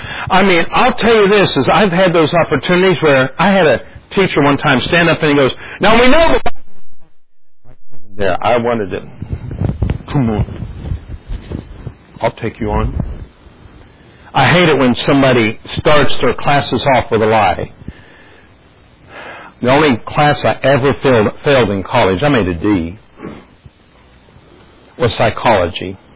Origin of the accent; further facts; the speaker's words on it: United States; I said, Brother Brian, I'm from America.